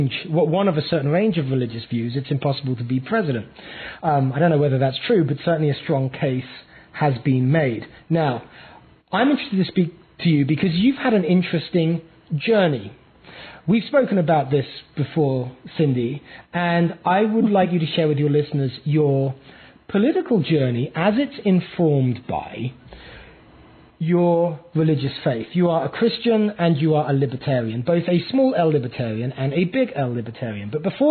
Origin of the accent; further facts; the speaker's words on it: United Kingdom; someone coming from a very secular and irreligious country. I'm British.